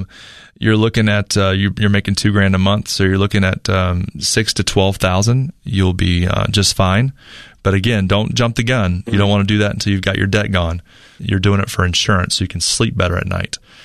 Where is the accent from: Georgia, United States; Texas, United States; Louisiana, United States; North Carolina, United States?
North Carolina, United States; Got an email today from Angela from my home state, North Carolina.